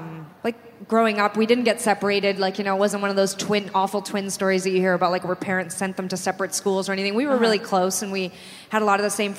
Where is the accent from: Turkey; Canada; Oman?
Canada; now in United States; We grew up in Canada. I'd never even not been in a snowsuit until the 2000s. Yes. Like we came to America